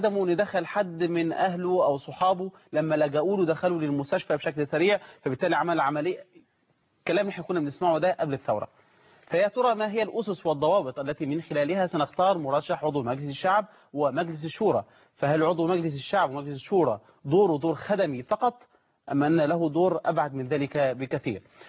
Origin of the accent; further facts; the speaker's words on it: Egypt; انا كمواطن مصري